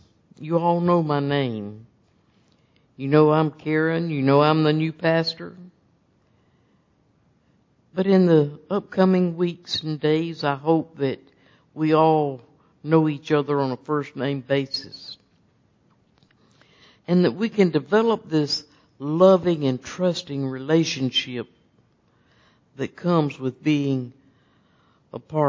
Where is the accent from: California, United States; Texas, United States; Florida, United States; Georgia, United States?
Florida, United States; Chattahoochee; I was raised in Chattahoochee, where my husband Daniel and I have lived for the past 45 years.